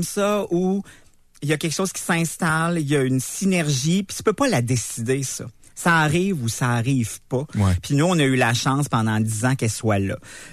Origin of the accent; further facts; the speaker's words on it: Quebec, Canada; Je viens de Charlevoix.